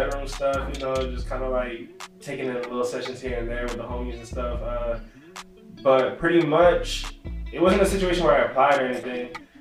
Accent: Miami, Florida, United States; So I'm from Miami. I'm not from out here.

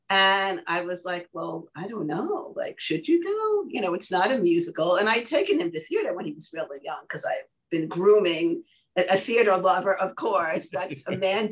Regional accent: New York, United States; my background in PR and marketing, my knowledge of the parenting arena, my being a New Yorker

